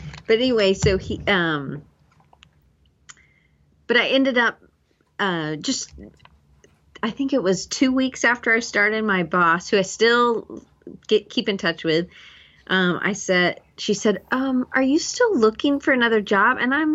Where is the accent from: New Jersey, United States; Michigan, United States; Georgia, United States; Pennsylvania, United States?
Georgia, United States; also born or lived in Denver, United States; So I grew up in Georgia and I went to Auburn, which is in Alabama